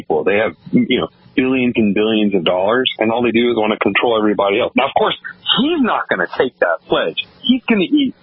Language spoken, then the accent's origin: English; Houston, Texas, United States; I grew up in Houston, man. It didn't used to be bad.